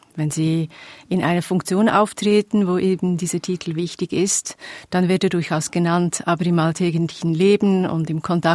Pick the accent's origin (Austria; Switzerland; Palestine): Switzerland; Bern; Selbst als Bernerin muss ich neidlos sagen